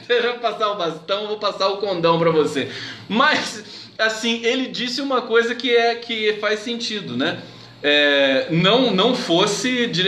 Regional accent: Brazil; eu posso estar numa ditadura, mas eu vou viver dignamente porque eu sou brasileiro

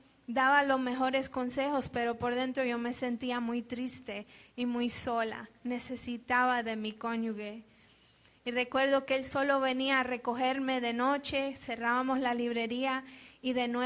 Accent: Colombia; Quiero contarles de dónde soy, colombiana. Y bueno, yo nací en una iglesia. Literalmente nací en la iglesia porque mi mamá dio a luz en la iglesia mientras mi papá predicaba.

